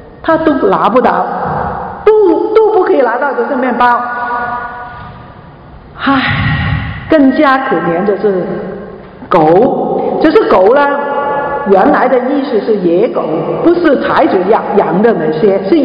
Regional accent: China; 我们中国人

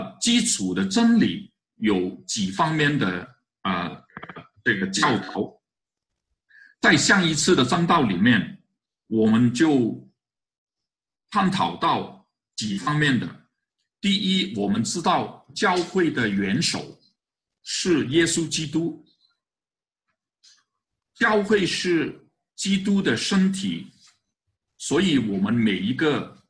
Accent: China; 外邦人就是所有不是犹太人的，他们都是外邦人啊，包括我们原来，包括我们中国人也是啊，外邦人。

